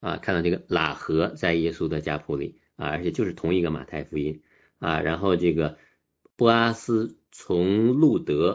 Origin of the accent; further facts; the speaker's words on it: China; 我那时候在广州工作的时候